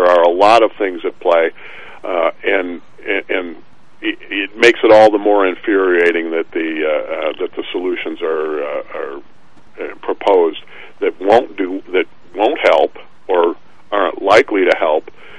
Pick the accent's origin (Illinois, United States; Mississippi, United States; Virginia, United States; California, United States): Illinois, United States; Chicago; moved away as an adult; now in St. Joseph, United States; when I first moved to St. Joe in the 90s, they used to laugh at me as a Chicagoan because I locked my doors.